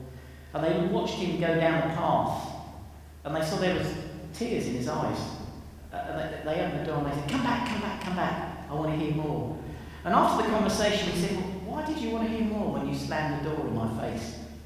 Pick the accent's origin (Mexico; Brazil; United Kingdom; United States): United Kingdom; East of England; I come from Essex, in case you didn't know. Well, South and Seafront.